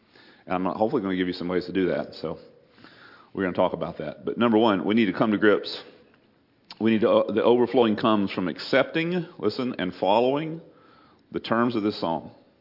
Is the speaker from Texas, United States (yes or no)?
yes; Texas, United States; Because I grew up on the Neches River. I had a boat when I was 4 years old.